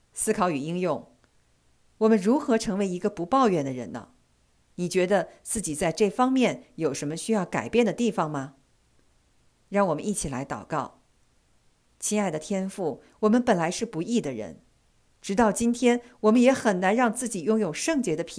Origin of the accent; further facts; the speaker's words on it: China; 用我们中国人的话讲，就是白眼狼，非但不领情，反而忘恩负义